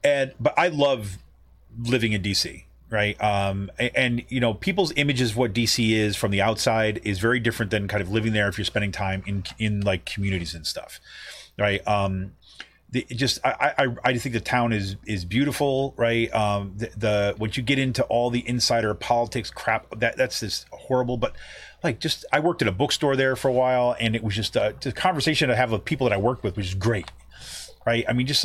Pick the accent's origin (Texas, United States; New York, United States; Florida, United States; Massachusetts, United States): New York, United States; I'm not from Pennsylvania. I'm from New York.